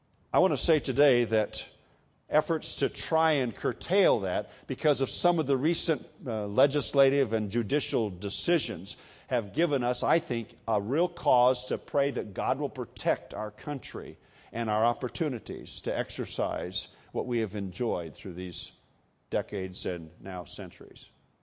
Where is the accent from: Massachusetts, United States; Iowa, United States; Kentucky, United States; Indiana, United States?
Iowa, United States; he's from my home state of Iowa